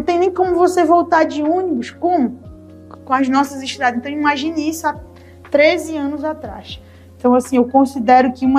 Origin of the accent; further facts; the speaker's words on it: Ceará, Brazil; now in Santarém, Brazil; eu vim lá do interior do Ceará, morar em Santarém sem conhecer ninguém. A minha mãe freira adotiva, que foi minha penúltima adoção, me trouxe para Santarém para morar com a família dela, e aí sem conhecer ninguém, outra cultura.